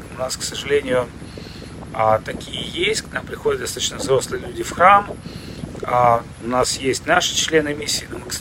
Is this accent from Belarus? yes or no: no; Russia; born there; мы должны также понимать, что мы здесь не виноваты, что мы родились в России.